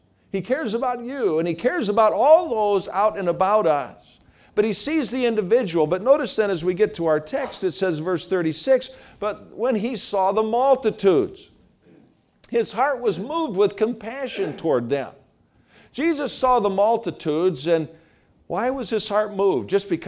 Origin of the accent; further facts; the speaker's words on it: New York, United States; And though I grew up in New York State, New York City was not my favorite place to go.